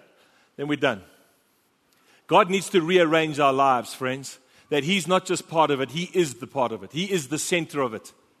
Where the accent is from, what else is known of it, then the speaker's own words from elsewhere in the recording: England, United Kingdom; one, because I'm English, and two